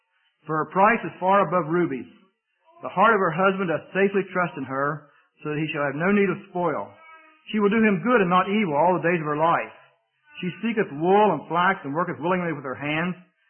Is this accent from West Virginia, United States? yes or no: yes; West Virginia, United States; We were last weekend in my hometown in West Virginia